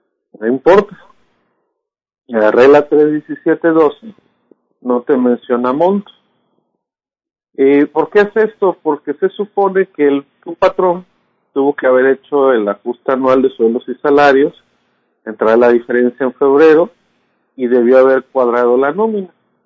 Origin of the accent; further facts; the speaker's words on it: Mexico; o como buenos mexicanos, día lunes, que se vence la presentación